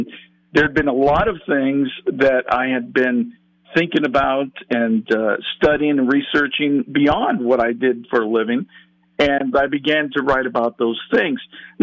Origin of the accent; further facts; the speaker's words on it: California, United States; I'm from California, and my office, my family, and I live there as well.